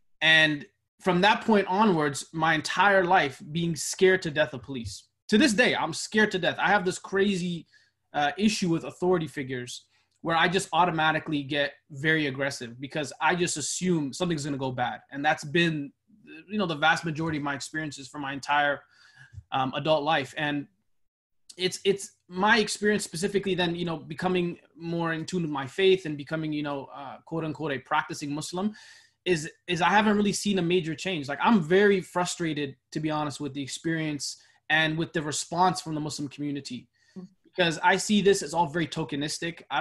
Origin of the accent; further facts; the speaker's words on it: Canada; I'm Oromo ethnically, which is an ethnic group in Ethiopia. But I mean, when I grew up in Canada, I didn't have any connection with Africa, right? I was born in Canada.